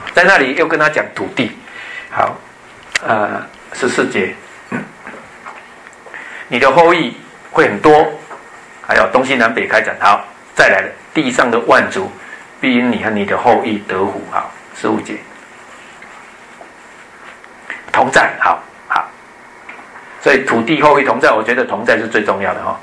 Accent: Taiwan; 我们台湾人都像这样

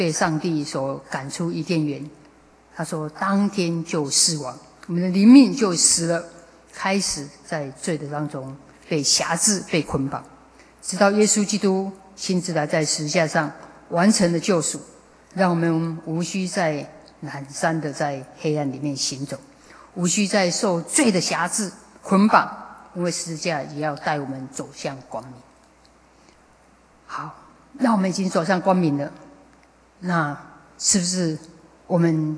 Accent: Taiwan; 我们台湾人口2300万

